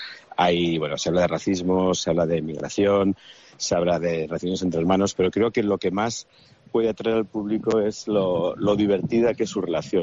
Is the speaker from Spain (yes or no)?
yes; Basque Country, Spain; eran el puente entre mi tierra, que es esta, el País Vasco